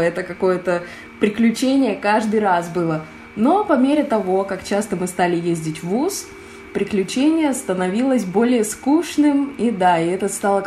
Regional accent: Altai Krai, Russia; now in Saint Petersburg, Russia; особенно я приехала с Алтая

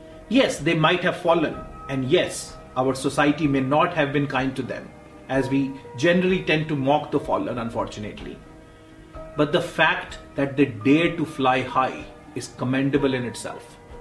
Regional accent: India; I remember when I was a young child growing up in India

